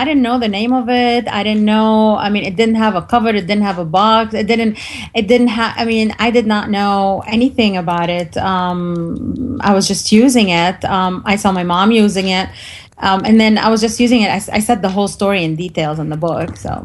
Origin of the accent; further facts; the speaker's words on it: Beirut, Beirut Governorate, Lebanon; I was born in Beirut, Lebanon. I grew up there. The time I grew up, it was a civil war